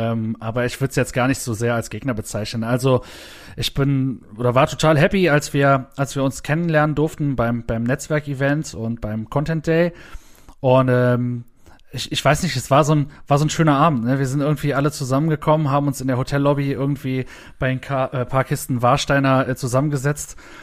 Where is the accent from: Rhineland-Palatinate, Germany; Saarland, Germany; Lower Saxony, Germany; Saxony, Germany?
Saarland, Germany; Ich war schon sehr, sehr oft bei uns im Saarland